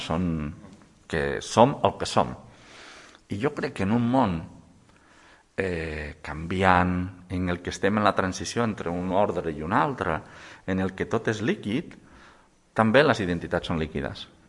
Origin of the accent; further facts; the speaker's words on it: Catalonia, Spain; Jo sóc bastant nacionalista empordanès, en el sentit de que, i molt gironí, però molt empordanès.